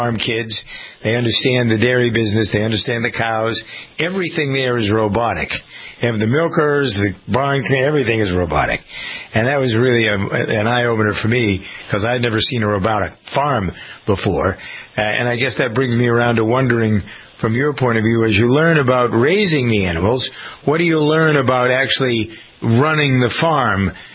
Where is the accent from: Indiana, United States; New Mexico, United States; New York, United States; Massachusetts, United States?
Massachusetts, United States; Framingham; I grew up in Framingham and started working on a dairy farm. It was my family's farm, but it was across the street from where I grew up.